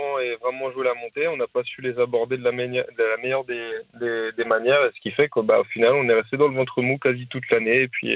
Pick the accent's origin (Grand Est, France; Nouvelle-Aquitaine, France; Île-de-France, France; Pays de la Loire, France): Île-de-France, France; Paris; moi, je suis parisien. J'ai grandi ici. J'ai ma famille, j'ai mes copains ici.